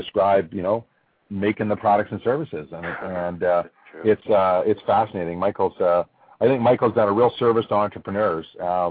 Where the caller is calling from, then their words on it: Vancouver, British Columbia, Canada; I am from beautiful Vancouver right now